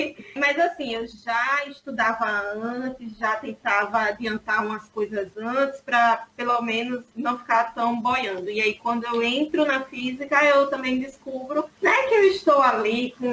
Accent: Maceió, Alagoas, Brazil; sou de Maceió, Alagoas, Nordeste, bem longinho de vocês. Sou doutorando em Física e sou mamãe da Alice.

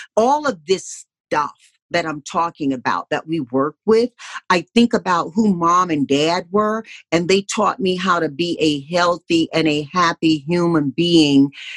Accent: Deep South, United States; But growing up in the Deep South, Mom taught us

